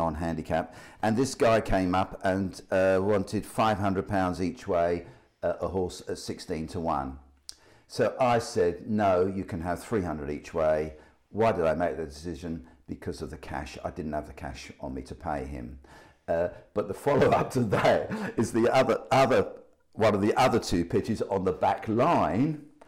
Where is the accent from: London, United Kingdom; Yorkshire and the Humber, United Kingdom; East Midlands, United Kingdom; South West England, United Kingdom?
London, United Kingdom; also born or lived in Nettlebed; From my accent, most people would tell that I come from London